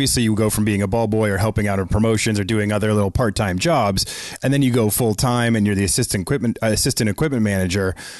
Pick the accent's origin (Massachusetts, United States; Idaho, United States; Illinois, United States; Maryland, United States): Massachusetts, United States; Boston; So I grew up in Boston. I remember going to Celtics.